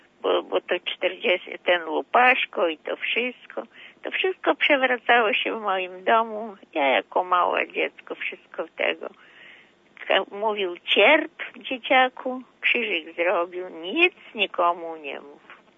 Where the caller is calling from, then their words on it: Białystok, Podlaskie Voivodeship, Poland; Ja jestem z Białegostoku.